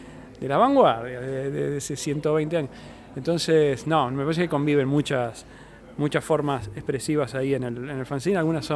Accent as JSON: {"language": "Spanish", "region": "Buenos Aires Province", "country": "Argentina", "said": "por Lomas, que yo soy del zona sur, yo también soy periférico de Buenos Aires"}